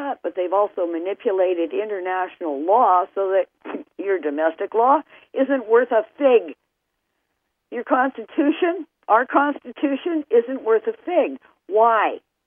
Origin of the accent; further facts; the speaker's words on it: Canada; I mean, I'm a Canadian, but I think I got that one right.